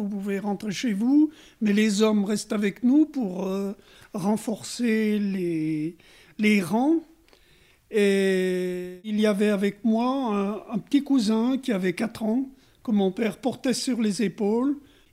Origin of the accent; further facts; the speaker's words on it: Cerdon, Auvergne-Rhône-Alpes, France; born there; Je suis né à Cerdon, donc en 1938, c'est-à-dire qu'en 1944, j'avais 6 ans.